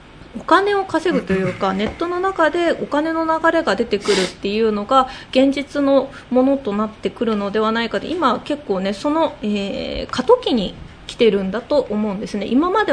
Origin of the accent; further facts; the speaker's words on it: Tochigi, Japan; 私栃木県出身なんですけど